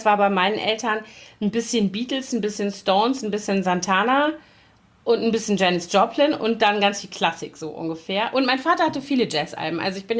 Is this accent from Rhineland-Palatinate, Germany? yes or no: yes; Koblenz, Rhineland-Palatinate, Germany; Es gab auch in Koblenz in meiner Heimatstadt so einen Laden. Und später habe ich in Bonn studiert.